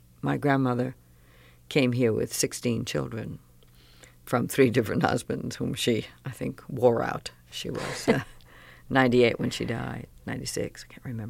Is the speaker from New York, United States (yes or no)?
yes; Brooklyn, New York, United States; But I am a woman from Brooklyn. That there's no denying that.